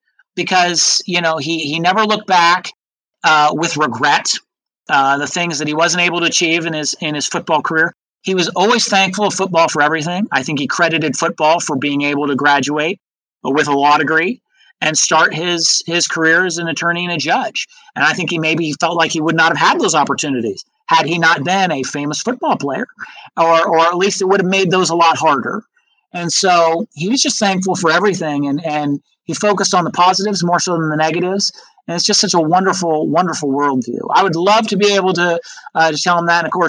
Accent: Iowa, United States; I think obviously growing up in Iowa and being a Hawkeye fan

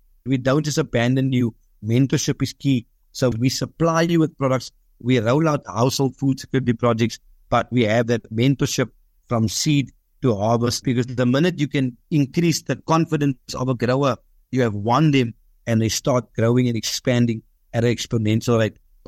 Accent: Bridgetown, Western Cape, South Africa; because realizing I come from the township, I grew up in Bridgetown all my life. I grew up in an environment where we grew vegetables in the backyard with my granny.

